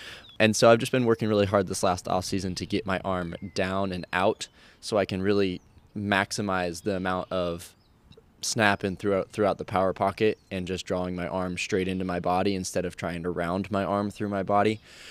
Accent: Oregon, United States; growing up in the Northwest, we're kind of in the valley where Portland is, between the Cascade Mountain Range and the coast.

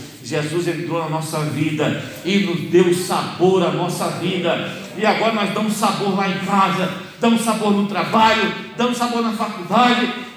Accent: Pernambuco, Brazil; Lá na minha terra é insosso. Eu sou pernambucano, meio cansado, mas sou de lá

